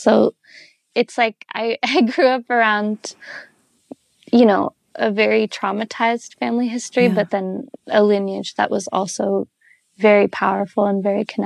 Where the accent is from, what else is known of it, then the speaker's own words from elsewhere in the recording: India; I love being an Indian woman, and I love like sharing that part of my culture.